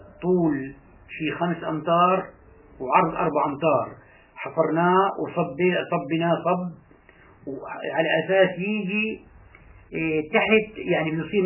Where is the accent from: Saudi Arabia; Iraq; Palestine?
Palestine; moved away; والدي وقت طلعنا من فلسطين